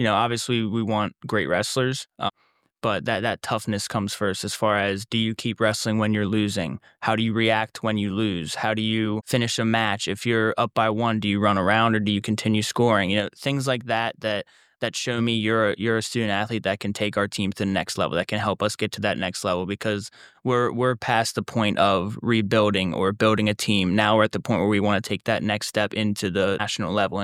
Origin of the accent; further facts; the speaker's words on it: Pennsylvania, United States; I'm from District 3, so I recruit a lot down there.